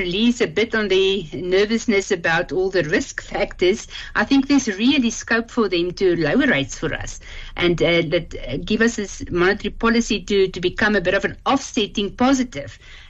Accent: South Africa; we will not be paying higher tariffs this side, as South African consumers.

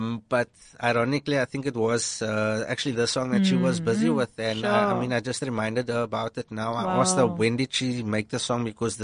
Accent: Bridgetown, Barbados; So we are originally from Bridgetown.

